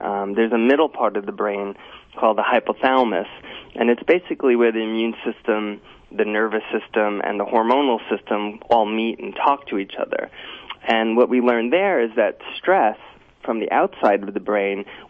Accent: Staten Island, New York, United States; I grew up in Staten Island.

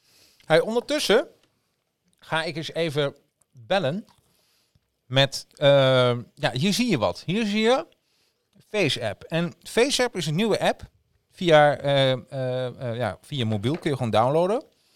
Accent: Netherlands; We zijn natuurlijk als Nederlanders een beetje pro-westers.

